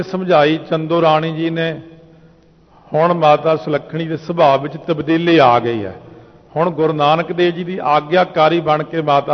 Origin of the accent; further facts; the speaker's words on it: Patiala, Punjab, India; ਮੈਂ ਕਿਹਾ ਜੀ ਅਸੀਂ ਪਟਿਆਲੇ ਤੋਂ।